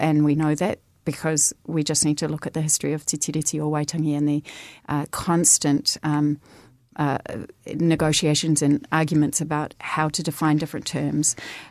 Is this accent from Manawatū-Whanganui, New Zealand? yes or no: no; Auckland, New Zealand; I've got two older brothers. We grew up in South Auckland